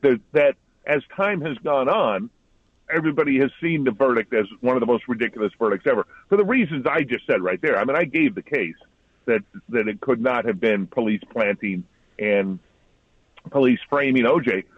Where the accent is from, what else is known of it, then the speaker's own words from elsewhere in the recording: East Los Angeles, California, United States; part of that's growing up in Southern California, because I grew up in a multiracial community where we didn't feel that. We didn't have that. At least I didn't. I didn't feel it. We grew up, you know, it's East L.A.